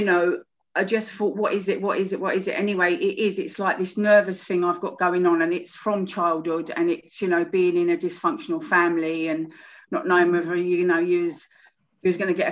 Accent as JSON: {"language": "English", "region": "London", "country": "United Kingdom", "tie": "born or raised there", "said": "I'm from South East London and from Lewisham, South East London. I was born in Camberwell Green. I was adopted when I was 2 and a half."}